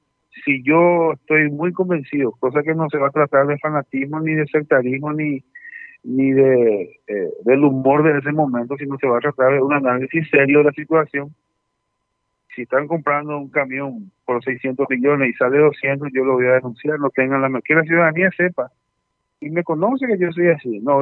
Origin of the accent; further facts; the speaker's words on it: San Ignacio, Misiones, Paraguay; Trabajé en mi San Ignacio, que es mi ciudad de origen, con mis padres.